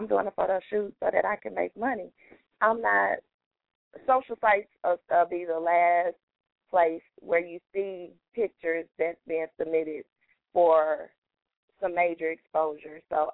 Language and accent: English; Houston, Texas, United States; I guess because I'm from Houston, I've been out here, so I've pretty much gotten adjusted to it.